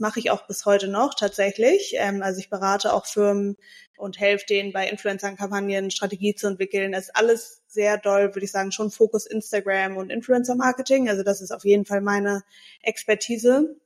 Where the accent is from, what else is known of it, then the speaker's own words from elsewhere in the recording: Hamburg, Germany; born there; Also ich bin in Hamburg geboren und lebe auch tatsächlich noch in Hamburg, beziehungsweise zwischen Hamburg und Mallorca inzwischen.